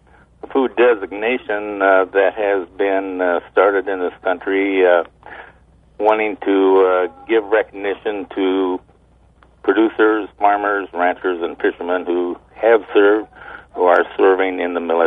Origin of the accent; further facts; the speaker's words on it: Illinois, United States; I was born and raised here in McLean County, and went to the University of Illinois